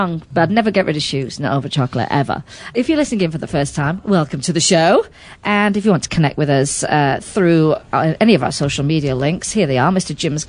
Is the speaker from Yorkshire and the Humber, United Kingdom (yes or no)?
yes; Sheffield, Yorkshire and the Humber, United Kingdom; I come from Sheffield, which is the greenest city in Europe